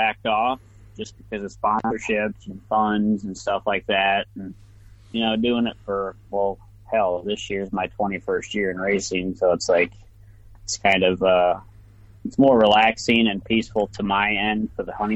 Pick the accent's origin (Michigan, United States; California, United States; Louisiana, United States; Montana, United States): Michigan, United States; Three Oaks; I'm from Three Oaks, Michigan. I've been pretty much hunting my entire life